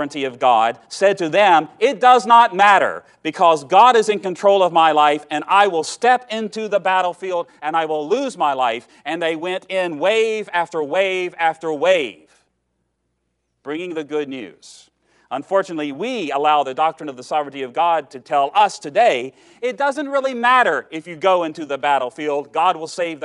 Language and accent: English; Virginia, United States; you see, I'm from Southwest Virginia, which is very different from West Virginia